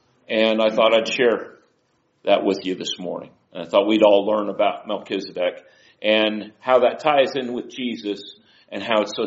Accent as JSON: {"language": "English", "region": "Oregon", "country": "United States", "tie": "born there", "also_born_or_lived": "California / Ohio / New York / Tennessee", "said": "and I don't really have a Tennessee accent because I was born in Oregon. I lived in California. I've lived in Ohio. I lived in New York kind of longer than I wanted to, and I've been in Tennessee for 34 years."}